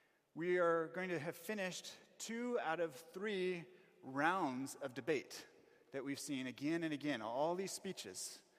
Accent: United States; now in Johannesburg, South Africa; I went with some South African friends, and to me, as an American and not knowing anything about cricket, it didn't make a lot of sense.

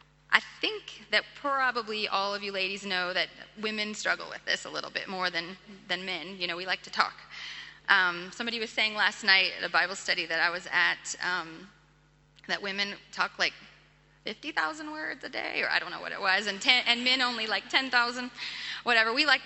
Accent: Texas, United States; born there; accent: American; So I was born in Texas. Probably can hear a little bit American there. Born in Texas, and when I was 4 years old, my dad became the pastor of our church.

